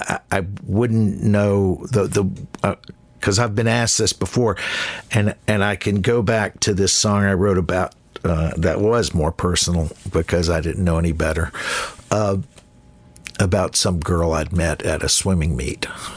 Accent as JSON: {"language": "English", "region": "the South", "country": "United States", "tie": "born or raised there", "said": "Growing up in the South, you were exposed to more R&B and country than a lot of kids were, like in Chicago."}